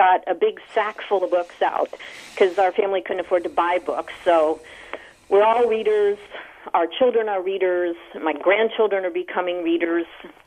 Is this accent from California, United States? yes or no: no; Connecticut, United States; I grew up in Connecticut and was in a very large family